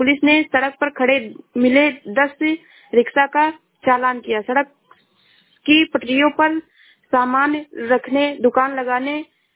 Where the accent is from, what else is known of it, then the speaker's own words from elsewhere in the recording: Shravasti, Uttar Pradesh, India; मैं जिला श्रावस्ती से हूँ।